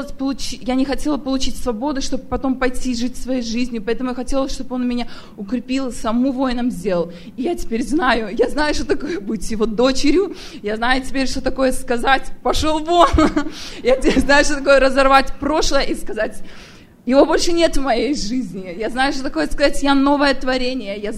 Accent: Belarus; я из Беларуси.

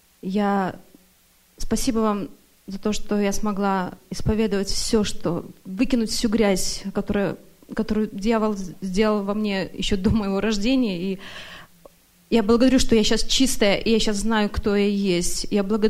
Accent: Sacramento, California, United States; я из Сакраменто, в Америке 6 месяцев.

